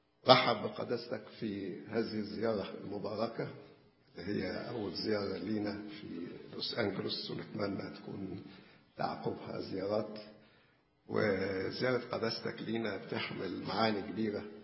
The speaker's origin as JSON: {"language": "Arabic", "country": "Egypt", "said": "بلادنا مصر"}